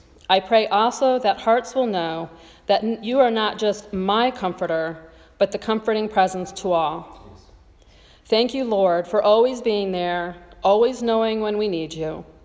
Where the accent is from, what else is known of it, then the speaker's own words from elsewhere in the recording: Las Vegas, Nevada, United States; many of you know that that's where I'm from. Las Vegas is my hometown.